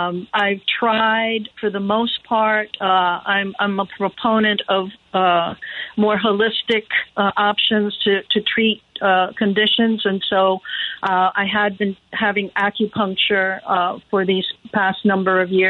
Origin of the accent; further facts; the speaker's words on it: Florida, United States; also born or lived in New York; I'm down in Florida now, in my hometown, and had to basically transfer into the National Responder Program.